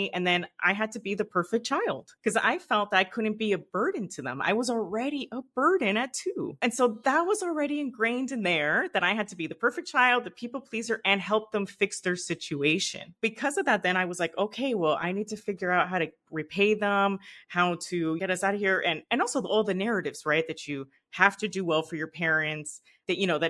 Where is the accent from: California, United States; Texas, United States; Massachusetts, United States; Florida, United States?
Florida, United States; Miami; also born or lived in Nicaragua; And then I'm Nicaraguan born. I'm Latina. And I grew up in Miami. So I'm very Miami.